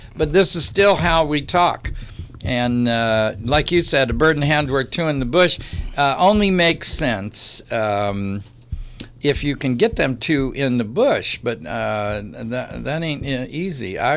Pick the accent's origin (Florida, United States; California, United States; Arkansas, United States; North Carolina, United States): Florida, United States; Tampa; I'm from Florida. I'm from Tampa, Florida, and there was not a tradition that your gardener was a Cuban.